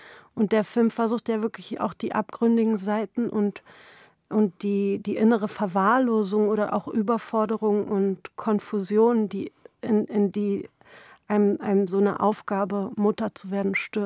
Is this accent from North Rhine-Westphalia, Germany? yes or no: no; Berlin, Germany; weil wir kommen beide aus Kreuzberg, aus einer sehr ähnlichen Gegend.